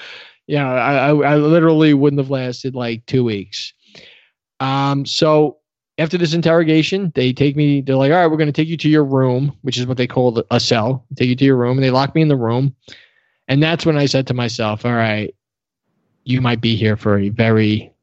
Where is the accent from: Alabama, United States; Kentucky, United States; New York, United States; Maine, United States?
New York, United States; I'm 34 years old. I'm from New York.